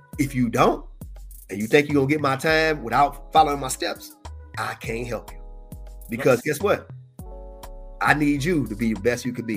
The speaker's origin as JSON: {"language": "English", "town": "Muskegon", "region": "Michigan", "country": "United States", "said": "from Muskegon, so we got friends from all shapes, colors, sizes."}